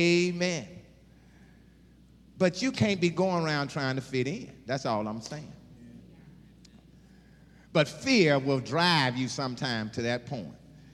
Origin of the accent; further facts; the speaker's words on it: Mississippi, United States; moved away; Even when I left Mississippi, I didn't want nobody to know that I was from Mississippi when I made it to Texas.